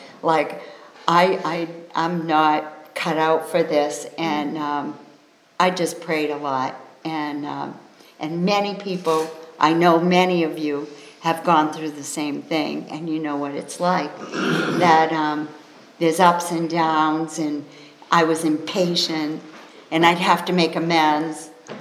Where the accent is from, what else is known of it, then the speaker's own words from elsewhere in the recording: Maine, United States; I'm from Maine, and I'm trying to get this job down in Boston.